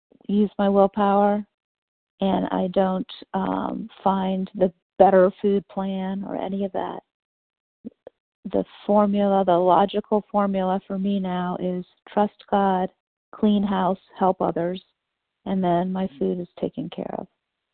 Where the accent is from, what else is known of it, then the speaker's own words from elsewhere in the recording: New Orleans, Louisiana, United States; I'm just so excited to tell you that I was from New Orleans and to thank people.